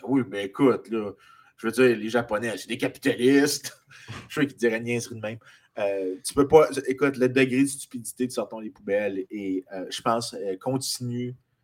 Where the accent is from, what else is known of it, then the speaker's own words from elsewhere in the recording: Saint-Lambert, Quebec, Canada; je dis que je suis de Montréal, mais en réalité, je suis de la petite ville de Saint-Lambert à côté, qui est la plus belle chose autour de Montréal qui existe.